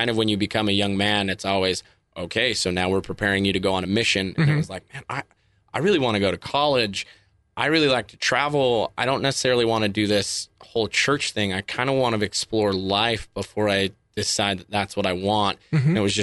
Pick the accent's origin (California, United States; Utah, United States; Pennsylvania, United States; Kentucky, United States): Utah, United States; Kaysville; Yeah. Born and raised Kaysville, Davis County area.